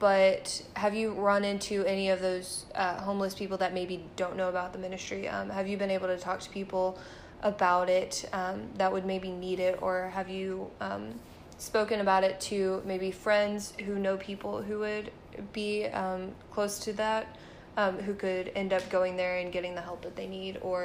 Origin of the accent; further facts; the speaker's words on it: Texas, United States; you know, we're from Texas, we don't know how to read those kinds of things all the time